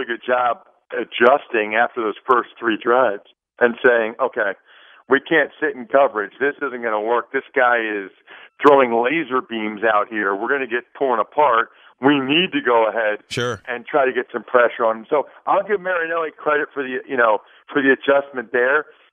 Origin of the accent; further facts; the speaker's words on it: Reading, Pennsylvania, United States; It's actually a guy from my hometown in Reading, Pennsylvania, that invented it.